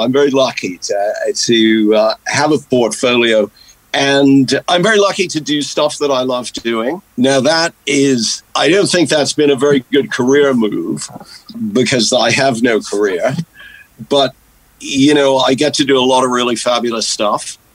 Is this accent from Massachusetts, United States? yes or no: yes; Marblehead, Massachusetts, United States; also born or lived in Boston; Well, I was born in Boston, but probably, I think when I was about 4 or 5 months old, we moved up the coast to a very beautiful yachting, sailing town called Marblehead